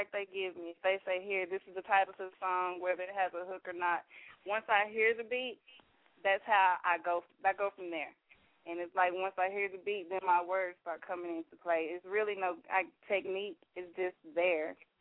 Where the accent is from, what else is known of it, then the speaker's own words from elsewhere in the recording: Dallas, Texas, United States; I am from Dallas, Texas.